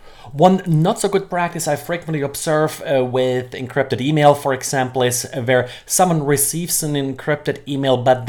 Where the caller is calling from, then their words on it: Jacksonville, Florida, United States; I'm today recording from Jacksonville, Florida.